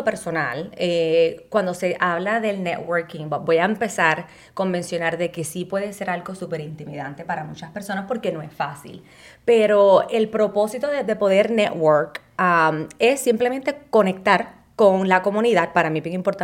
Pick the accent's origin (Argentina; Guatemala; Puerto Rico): Puerto Rico; now in United States; Nací y me crié en Puerto Rico. Llevo aquí en los Estados Unidos ya 19 años, así que ya me considero media americana.